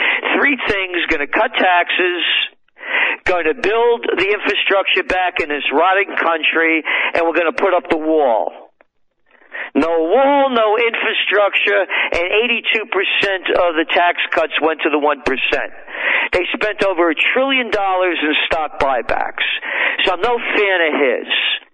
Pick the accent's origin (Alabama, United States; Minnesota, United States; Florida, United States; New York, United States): New York, United States; New York City; I'm a New Yorker. I'm born in the Bronx, 1946.